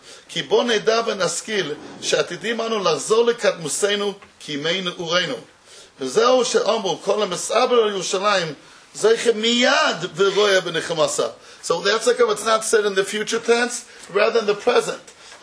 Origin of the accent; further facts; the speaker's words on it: United States; In America, I'm an American, Memorial Day.